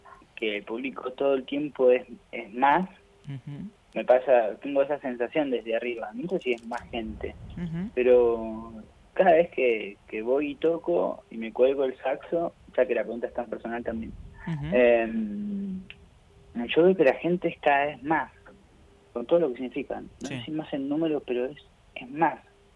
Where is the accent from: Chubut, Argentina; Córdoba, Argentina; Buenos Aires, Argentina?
Buenos Aires, Argentina; now in Mendoza, Argentina; Soy de Mendoza, pero yo viví en Buenos Aires toda mi vida, en realidad, a los 24 años me fui a Mendoza.